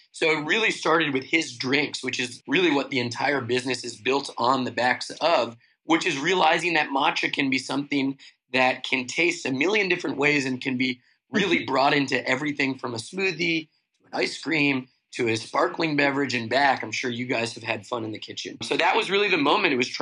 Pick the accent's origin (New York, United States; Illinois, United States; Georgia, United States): New York, United States; New York City; Born and raised in New York, as is my brother, I share a deep love for New York City. I consider myself a New York romantic.